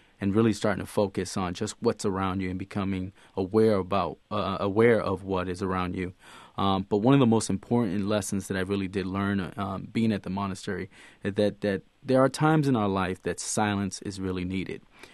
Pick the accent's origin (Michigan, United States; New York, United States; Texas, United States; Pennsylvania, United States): New York, United States; Brooklyn; I grew up in Brooklyn, New York, in Williamsburg, and I always always had noise in the household. I'm Puerto Rican, so we grew up in a very loud household as well.